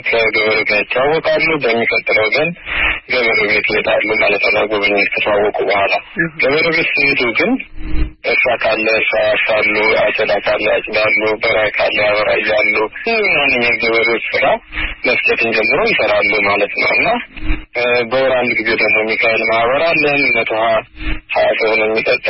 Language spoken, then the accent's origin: Amharic; Addis Ababa, Ethiopia; also born or lived in West Gojjam; ምዕራብ ጎጃም በገዳሙት ወረዳ ነው የተወለድኩት። ጣመ ጊዮርጊስ የሚባል ቤተክርስቲያን አለ እዛ አካባቢ። በ8 ዓመቴ ወደ አዲስ አበባ ወንድሞች አመጡኝ የተሻለ ትምህርት እንድማር